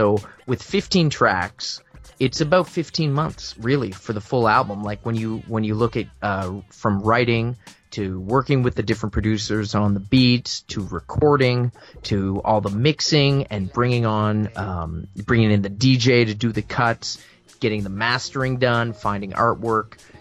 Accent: Halifax, Nova Scotia, Canada; mentioned … that … I made, and I love that song because that's about my hometown.

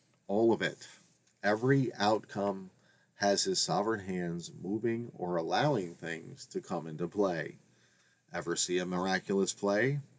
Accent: New York, United States; resisted just going with the New York teams because I was from New York State

